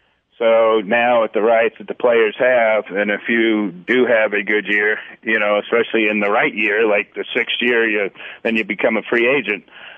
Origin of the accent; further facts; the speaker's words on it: New York, United States; now in Kansas City, United States; I grew up in New York, and obviously growing up in New York, I was a Yankee fan.